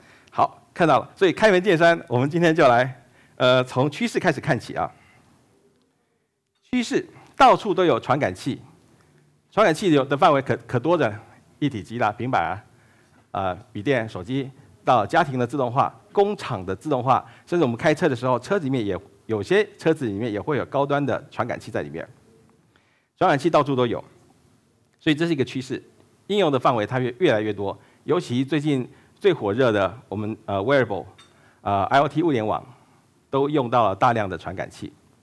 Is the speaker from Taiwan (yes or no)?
yes; Taiwan; 还有，我是从台湾来的，所以我的口音会很好笑。